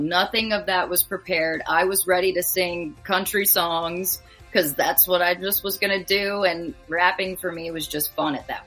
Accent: New Jersey, United States; So I'm from South Jersey. Yeah. So I was just playing at little bars around South Jersey, getting paid under the table.

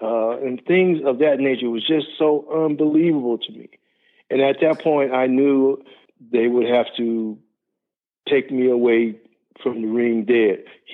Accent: Denver, Colorado, United States; And I grew up in Denver, Colorado.

